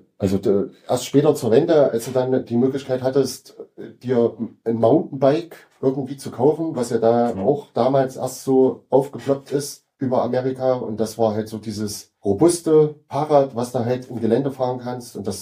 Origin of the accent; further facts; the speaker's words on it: Gera, Thuringia, Germany; Geboren in Gera, im guten alten Bezirkskrankenhaus. Ja, genau. Und ja, und lebe eigentlich schon immer in Gera. Hatte mal nach der Lehre mal einen kleinen Abstecher nach Nürnberg. War dort 2 Jahre dann in Nürnberg tätig und bin dann aber schnell wieder zurückgekommen